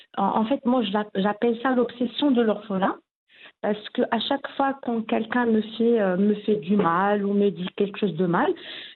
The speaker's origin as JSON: {"language": "French", "town": "Figuig", "region": "Oriental", "country": "Morocco", "also_born_or_lived": "Kenitra", "said": "on était obligés de déménager chez nous à Figik."}